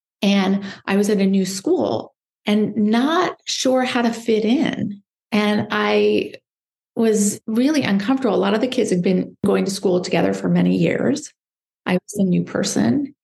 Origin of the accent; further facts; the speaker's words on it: Dayton, Ohio, United States; I'm from Dayton, Ohio, and my father was an obstetrician gynecologist, and I'm the oldest of four.